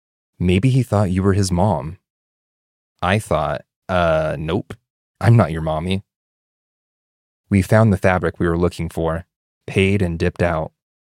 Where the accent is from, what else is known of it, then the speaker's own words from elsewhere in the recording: San Jose, California, United States; I grew up in the Bay Area, specifically in San Jose.